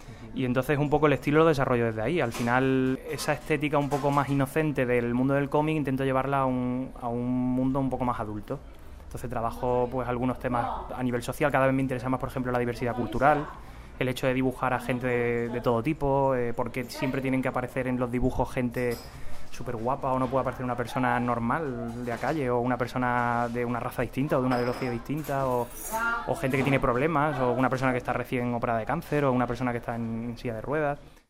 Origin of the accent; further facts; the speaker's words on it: Ronda, Andalusia, Spain; born there; now in Valencia, Spain; Nací en Ronda, en Málaga, en Andalucía. Estudié arquitectura en Granada. Y ahora pues vivo en Valencia muy a gusto, porque me casé con una valenciana